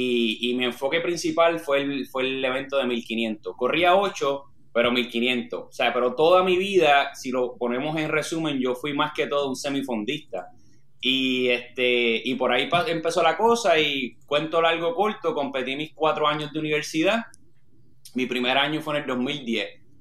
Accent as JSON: {"language": "Spanish", "town": "Orocovis", "country": "Puerto Rico", "tie": "born or raised there", "also_born_or_lived": "Manatí", "said": "yo nací en Manatí, pero me crié, yo soy de Orocovi. Y todo empezó allá arriba en Orocovi."}